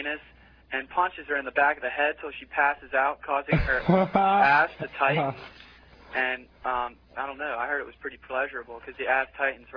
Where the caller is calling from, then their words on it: Pittsburgh, Pennsylvania, United States; Parkview Street in Oakland.